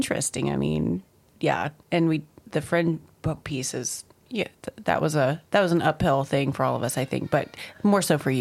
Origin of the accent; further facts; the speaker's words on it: Alabama, United States; growing up in Southeast Alabama, about 30 to 45 minutes from the closest, you know, Walmart, right?